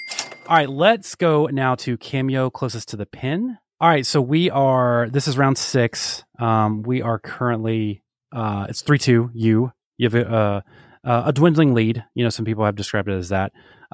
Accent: United States; As an American, I will root for them.

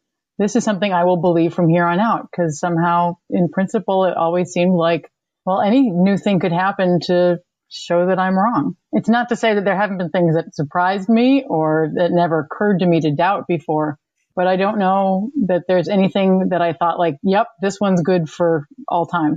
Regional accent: New York City, New York, United States; also born or lived in Michigan; I grew up in New York City, and we spent summers in rural Michigan.

